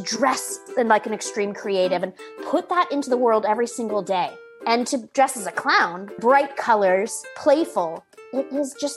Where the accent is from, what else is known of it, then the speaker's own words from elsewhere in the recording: California, United States; Growing up in the Bay Area with counterculture people, I didn't realize that it was a revolutionary act to dress creatively